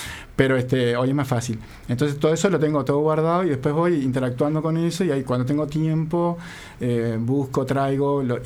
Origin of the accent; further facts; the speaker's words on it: Trinidad, Flores, Uruguay; also born or lived in Montevideo; yo me crié en el campo, viví muchos años también toda la infancia y adolescencia en Trinidad, en Flores, después para Montevideo